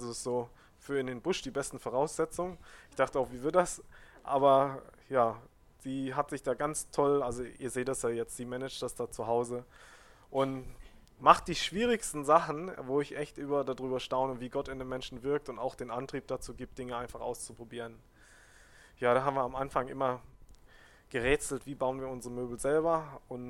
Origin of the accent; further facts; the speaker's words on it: Germany; Also wir als Deutsche haben so viel gute Möglichkeiten, da habe ich gedacht, da müssen wir auch helfen.